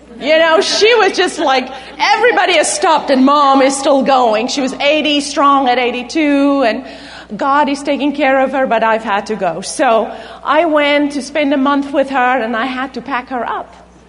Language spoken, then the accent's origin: English; South Africa; now in United States; I was born and raised in South Africa, where all my earthly family still live.